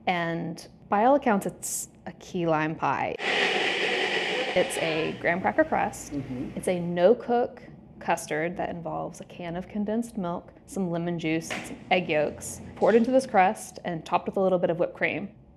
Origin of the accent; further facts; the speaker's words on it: the South, United States; I'm not a New Yorker. I'm a Southern girl.